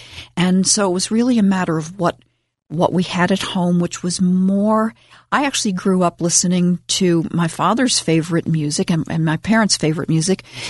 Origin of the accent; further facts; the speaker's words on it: Philadelphia, Pennsylvania, United States; also born or lived in Ambler, United States; because I grew up in Philadelphia. We lived at 33rd and Diamond. That was my first home in Philadelphia.